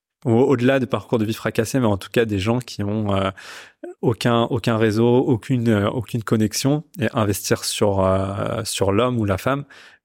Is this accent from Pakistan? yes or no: yes; Pakistan; je viens du Pakistan